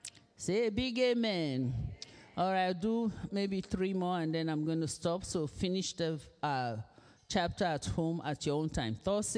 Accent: Nigeria; accent: Nigerian; English is a second language; moved away; Just like I'm speaking now, you say, my accent is what? Nigerian. Even though I've lived here more than some of you were born.

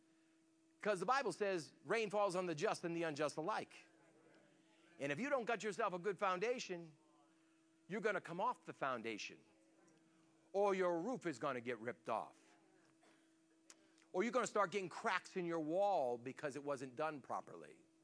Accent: Boston, Massachusetts, United States; And I'm from Boston, and everything is lath and plaster up in Boston.

